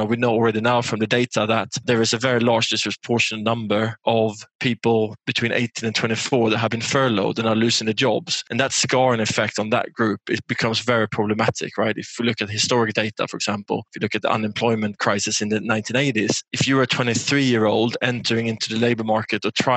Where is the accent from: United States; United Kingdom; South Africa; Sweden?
Sweden; I'm from Sweden, for example, right?